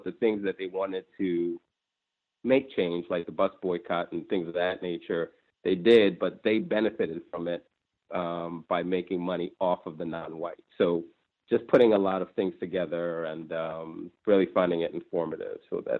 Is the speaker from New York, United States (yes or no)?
yes; New York City, New York, United States; I grew up in Brooklyn, and Like our earlier caller, I didn't live in the projects myself, but all of my friends did